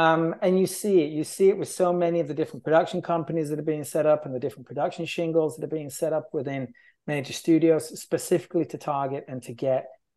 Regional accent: England, United Kingdom; especially being English, like Wicker Man has meant so much to me throughout my entire life.

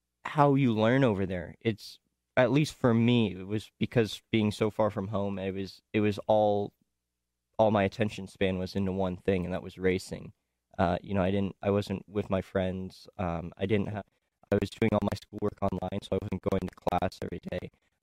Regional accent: Los Angeles, California, United States; so I'm originally from Los Angeles. So I always go to the Turkey Night.

